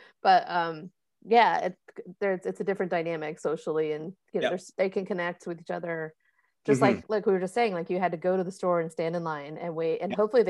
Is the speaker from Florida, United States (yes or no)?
yes; Florida, United States; And I remember I grew up in Florida and I would lay on the beach